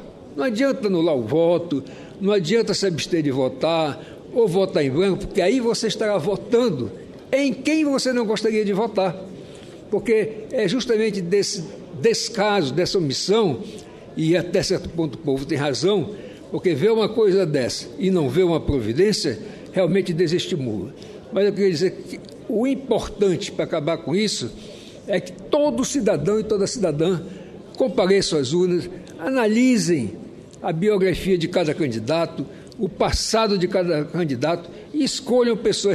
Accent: Roraima, Brazil; como roraimense, como filho do estado de Roraima, como um homem que realmente ama a minha terra

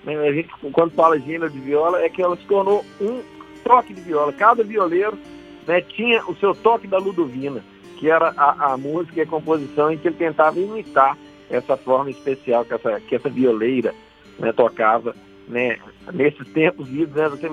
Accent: Pirapora, Minas Gerais, Brazil; also born or lived in Belo Horizonte; Eu nasci aqui em Belo Horizonte, de onde eu estou falando aqui para vocês, morei, né, em Pirapora durante boa parte da minha infância.

